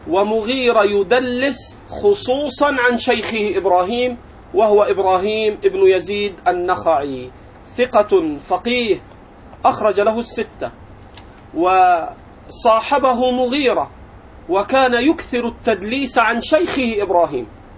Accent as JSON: {"language": "Arabic", "country": "Egypt", "said": "ومنها القرية التي أنا أعيش فيها في مصر"}